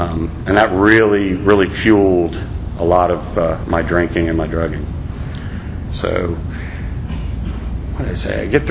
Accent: Winter Haven, Florida, United States; So I was raised in Winter Haven. If you guys don't know, it's about an hour east of here, in the middle of nowhere.

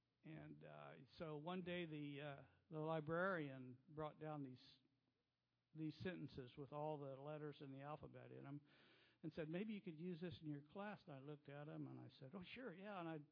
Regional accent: Muncie, Indiana, United States; born there; I was born in Muncie, Indiana.

